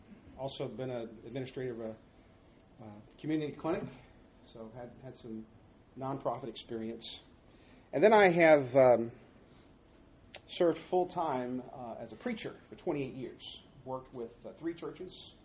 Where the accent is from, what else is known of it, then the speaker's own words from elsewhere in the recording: Seattle, Washington, United States; So we grew up in Seattle, went to school there, did all my schooling there.